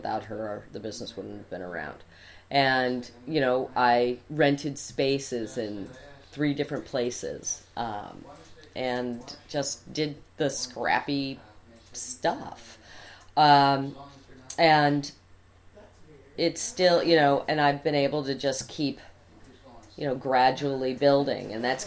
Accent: Syracuse, New York, United States; Well, I was born in Syracuse in a log cabin. I grew up in Syracuse. I went to Mount Holyoke College, and then I went to New York City.

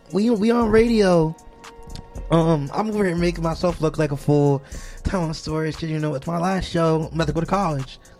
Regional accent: Hudson, New York, United States; Yeah, I'm a hood kid. Feel me? Like, I'm from Hudson, man.

